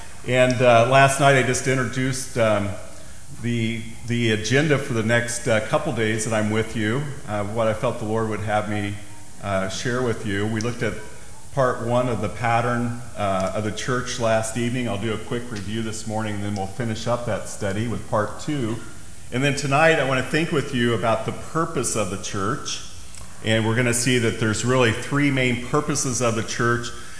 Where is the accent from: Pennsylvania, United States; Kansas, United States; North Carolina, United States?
Kansas, United States; Ottawa; I'm from Ottawa, Kansas.